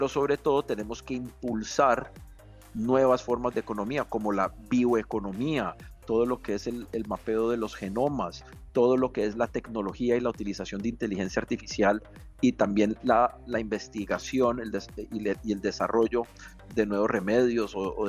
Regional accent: Cali, Valle del Cauca, Colombia; Entonces, esto es un como caleño, pues es un sentimiento muy bello, y seguiremos trabajando para proyectar a Cali.

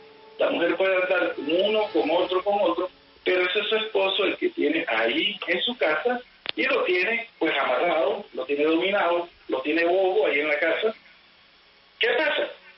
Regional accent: Barranquilla, Atlántico, Colombia; En los amarres de amor, en mi tierra, a un amarre de amor le llaman el maranguango.

